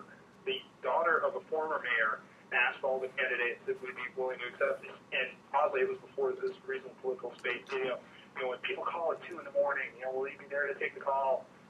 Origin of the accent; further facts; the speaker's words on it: Timberlake, United States; I grew up here in Timberlake, so it's great to be able to serve the community I grew up